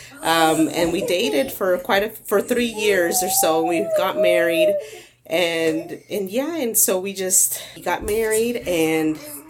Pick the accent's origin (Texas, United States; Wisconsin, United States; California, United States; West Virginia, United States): California, United States; born there; I was born in California, and my parents, they come from Guanajuato, Mexico.